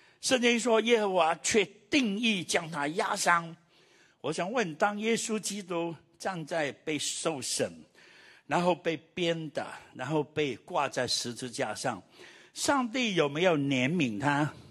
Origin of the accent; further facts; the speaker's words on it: Guangdong, China; Chinese is a second language; 我们广东人说我没有装你弹弓的。就是我没有，我不知道怎么翻译这个国语。